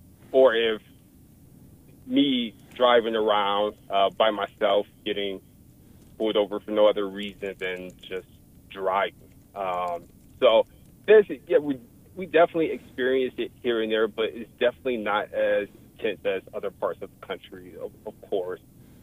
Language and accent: English; Detroit, Michigan, United States; So, yes, so growing up in Detroit, I mean, Detroit has a big problem with race.